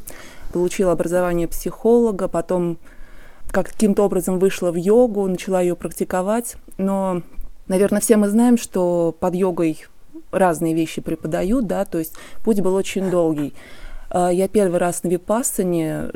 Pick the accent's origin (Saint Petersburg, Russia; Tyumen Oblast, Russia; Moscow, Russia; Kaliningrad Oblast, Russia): Moscow, Russia; я из Москвы.